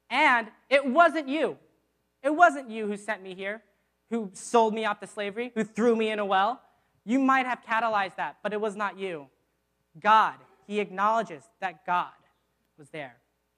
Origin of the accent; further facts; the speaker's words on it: Virginia Beach, Virginia, United States; I was raised in Virginia Beach. I was an East Coast guy, and I lived in a military town.